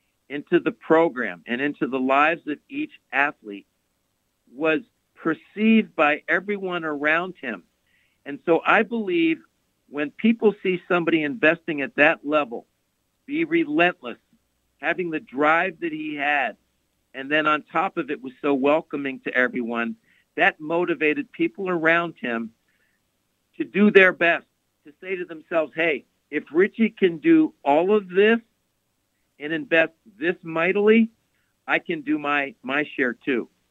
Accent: Lancaster, Pennsylvania, United States; And my father, and I'm from Lancaster, and my father, big athletics fan

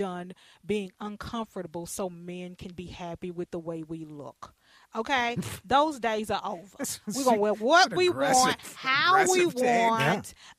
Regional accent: Texas, United States; I should because I'm from Texas, so now, I should know

